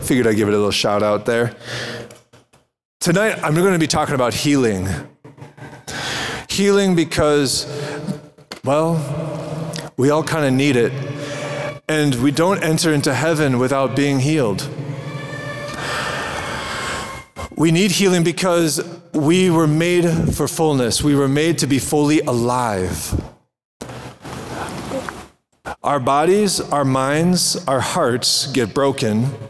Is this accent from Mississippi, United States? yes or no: no; Bronx, New York, United States; we come from the South Bronx, Father John Anthony and myself.